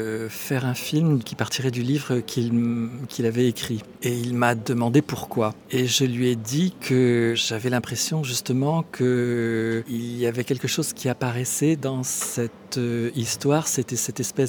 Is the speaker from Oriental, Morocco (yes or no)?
yes; Oujda, Oriental, Morocco; born there; je suis né en 1958 à Oujda, au Maroc.